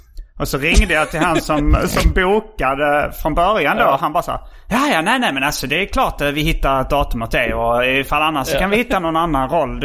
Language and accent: Swedish; Skåne, Sweden; Eftersom jag är uppvuxen i Skåne så hör jag den oftare på skånska.